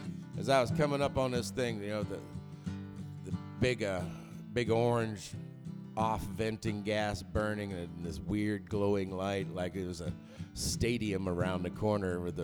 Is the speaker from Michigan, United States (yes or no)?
no; Pennsylvania, United States; And out in West Virginia, and back in my hometown, Southern Pennsylvania, there's shaleyonaires around.